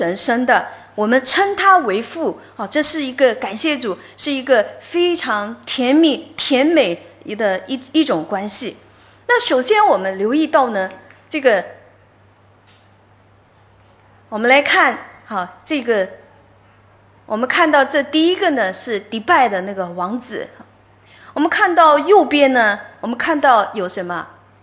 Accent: China

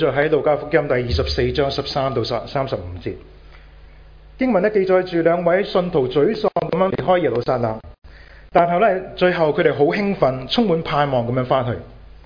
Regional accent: China; 我们中国人说人生不如意事十常八九

